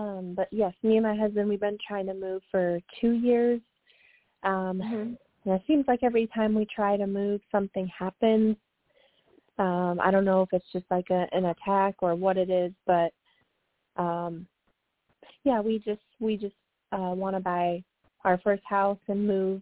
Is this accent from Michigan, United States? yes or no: yes; Michigan, United States; I'm from Michigan.